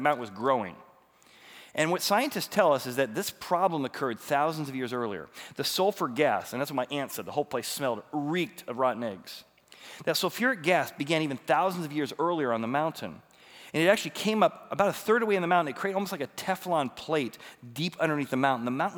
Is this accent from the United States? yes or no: no; Ireland; Oh, you don't realize I'm Irish. You don't realize that's what my dad was.